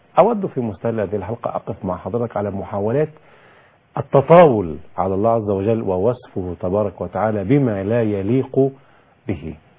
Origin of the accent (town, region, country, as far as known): Egypt